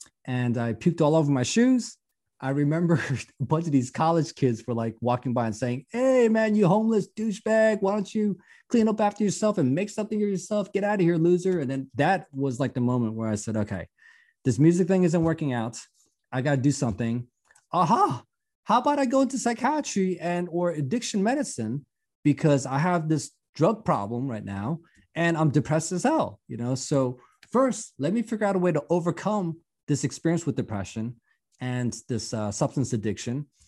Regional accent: Philadelphia, Pennsylvania, United States; but I grew up really poor in Philadelphia. My parents were dry cleaners

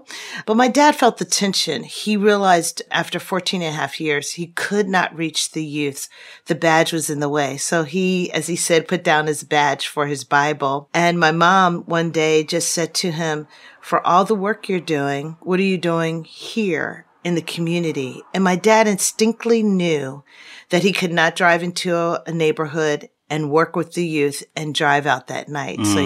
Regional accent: Philadelphia, Pennsylvania, United States; I am from Philly.

